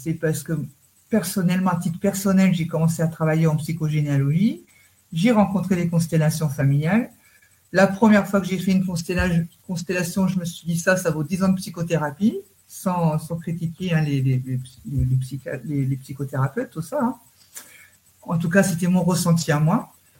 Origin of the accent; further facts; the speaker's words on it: Germany; c'est vrai que toute petite, j'ai grandi en Allemagne